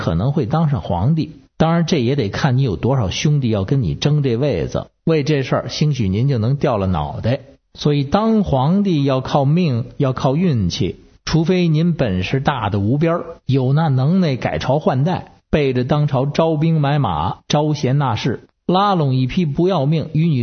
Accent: Beijing, China; ，北京的…。

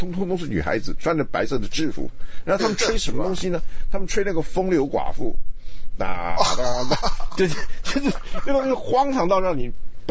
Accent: Taiwan; 你们成长的环境跟我在台湾成长的环境当然是不一样。

